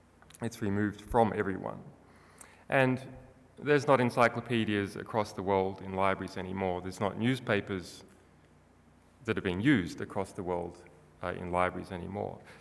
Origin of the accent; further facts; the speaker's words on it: Australia; as an Australian investigative journalist